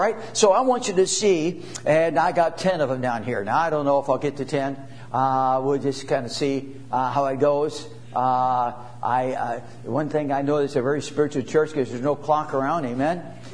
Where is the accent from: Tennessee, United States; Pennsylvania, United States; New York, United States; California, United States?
Pennsylvania, United States; Pittsburgh; born there; I was hoping they'd win too, because I was born around Pittsburgh.